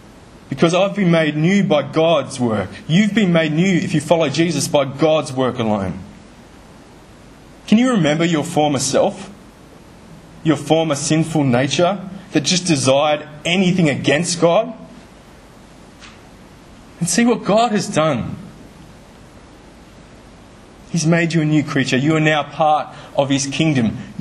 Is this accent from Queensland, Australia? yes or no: no; Dubbo, New South Wales, Australia; I know I grew up in Dubbo my whole life, but still.